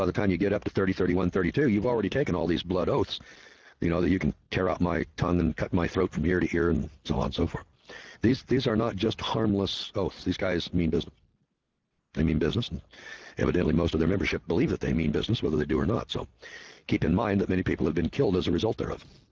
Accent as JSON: {"language": "English", "region": "Scotland", "country": "United Kingdom", "said": "I'm a Scotsman. There's 40 million of us Scotsmen scattered all over the world."}